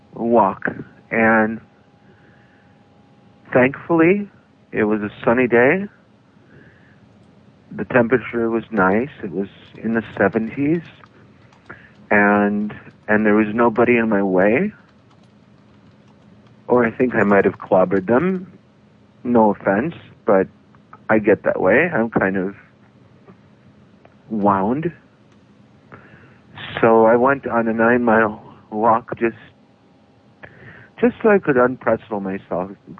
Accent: Brazil; moved away; I'm from Brazil, and I left in '79, and this happens every day.

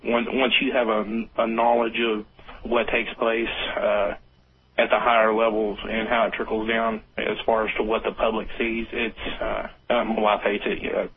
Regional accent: Texas, United States; now in Oklahoma, United States; I'm originally from Texas, but Oklahoma's been home for the past I don't know 18 years.

